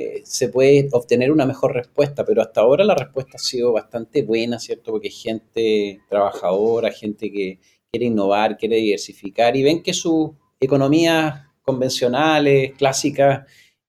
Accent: Chile; nosotros también como chilenos estamos muy acostumbrados a probar en nuestra fruta y en nuestros productos agrícolas.

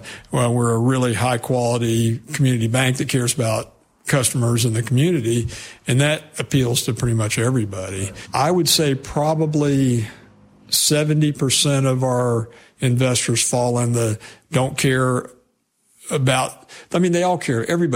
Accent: Eustis, Florida, United States; I was born and raised in Eustis. I still live in Eustis, 4 miles from the house I was raised

